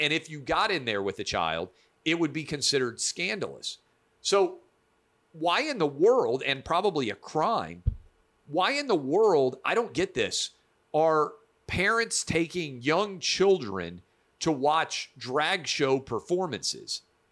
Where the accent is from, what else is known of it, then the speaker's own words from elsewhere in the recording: Tennessee, United States; And now he's taking shots at Tennessee, my home state.